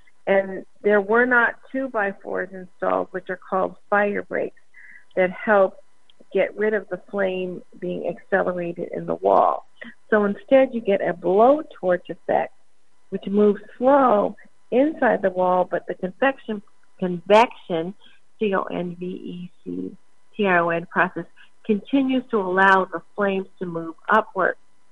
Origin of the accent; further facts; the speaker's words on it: Shaker Heights, Ohio, United States; Really old elementary schools where I grew up in Shaker Heights, Ohio, had a coat room.